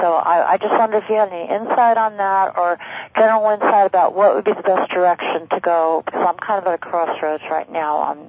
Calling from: Brooklyn, New York, United States; I'm calling from Brooklyn, and I listen to you often.

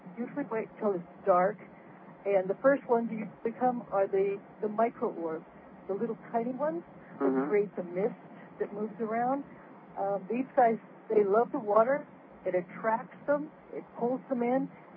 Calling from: Victoria, British Columbia, Canada; I'm calling from Victoria on Vancouver Island

